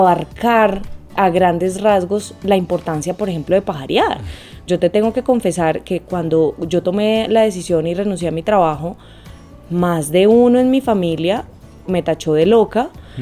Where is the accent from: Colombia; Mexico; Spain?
Colombia; Y es como colombianos podemos viajar dentro de Colombia y ayudar a las comunidades.